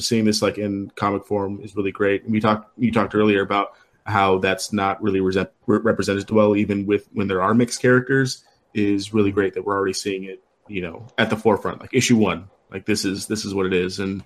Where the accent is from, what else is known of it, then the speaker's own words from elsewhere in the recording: El Paso, Texas, United States; I come from dark brown Mexicans. Sorry, and that's something I had to do like every day growing up in El Paso